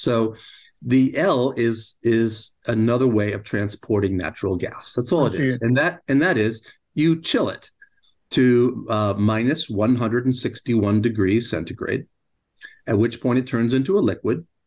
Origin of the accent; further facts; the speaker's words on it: United States; I grew up in the United States thinking